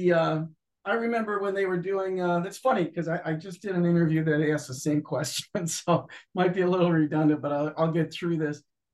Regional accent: Cleveland, Ohio, United States; It was kind of inevitable growing up in Cleveland, Ohio in the 70s or 60s and 70s. I came from a musical family.

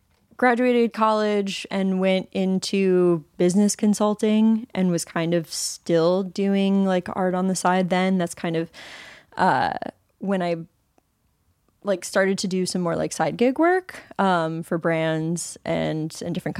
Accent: East Coast, United States; growing up on the East Coast and being a daughter of a doctor and a lawyer

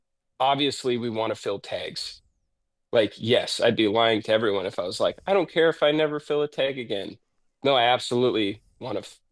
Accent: Bonners Ferry, Idaho, United States; born and raised in Bonners Ferry, Idaho

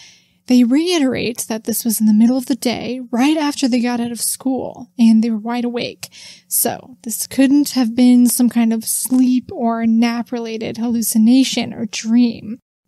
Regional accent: Brooklyn, New York, United States; I grew up in Brooklyn, and I was home alone from 3 to 5 p.m.

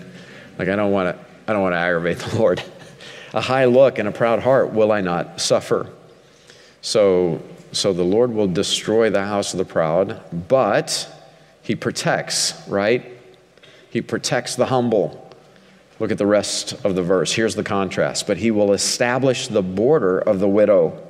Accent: Missouri, United States; so my family had a farm. It was 813 acres, I think, down in southwest Missouri. And so I grew up a hillbilly in the Ozark Mountains, running through the Ozark Hills, hunting

